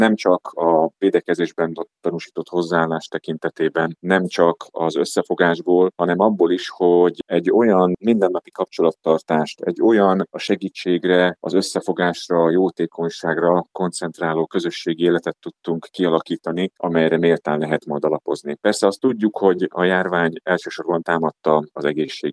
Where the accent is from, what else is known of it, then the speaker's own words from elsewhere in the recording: Zalaegerszeg, Zala, Hungary; a szülővárosomnak, az Zalaegerszeg polgárainak a szavazatai